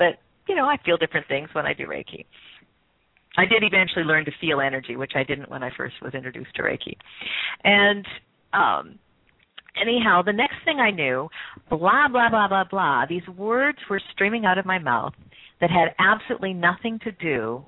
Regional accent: British Columbia, Canada; I was born on Vancouver Island in Canada and grew up there.

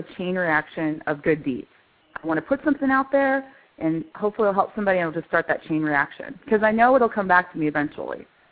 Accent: Iowa, United States; now in Atlanta, United States; Born and raised in Iowa, and I'm half Korean, and then I've lived in Atlanta for 7 years now.

